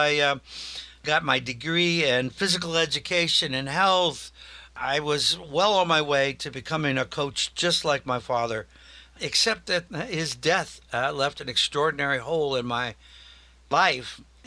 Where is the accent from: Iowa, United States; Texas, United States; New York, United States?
Iowa, United States; Des Moines; born there; I was born in 1951 in Des Moines